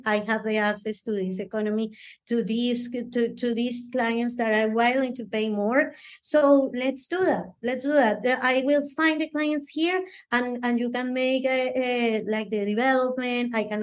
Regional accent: Bogota, Bogotá Capital District, Colombia; considering that I'm coming from Colombia, that everything started in Bogota, Colombia

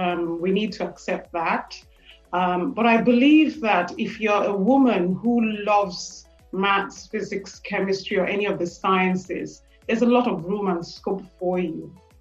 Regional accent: Nigeria; English is a second language; moved away; also born or lived in United Kingdom; When I emigrated from Nigeria to the United Kingdom to boarding school, I had to overcome various biases, racial bias, as well as gender bias, environmental bias. I wasn't used to the winter, I wasn't used to the cold weather.

